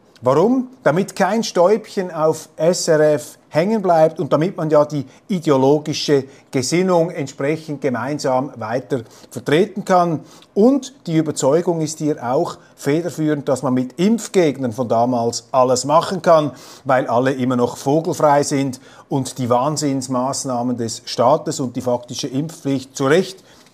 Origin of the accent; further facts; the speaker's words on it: Switzerland; Ich will da auch nicht als Schweizer sozusagen reintrampeln in diese Befindlichkeiten